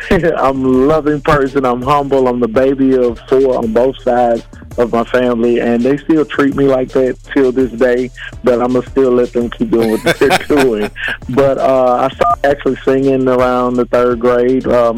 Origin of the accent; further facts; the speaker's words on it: Prichard, Alabama, United States; I am calling from Mobile, Alabama, but I'm definitely from this little town called Pritchard